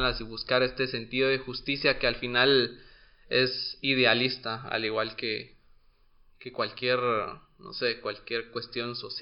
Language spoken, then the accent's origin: Spanish; Guatemala; Y pues sí, así somos los guatemaltecos.